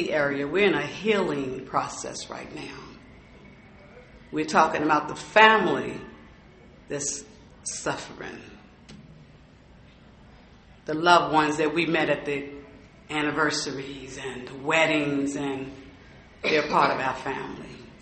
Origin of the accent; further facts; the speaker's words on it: Washington, District of Columbia, United States; I'm from the Washington, D.C. area, and before I get started, this has been in my spirit for the last couple of days.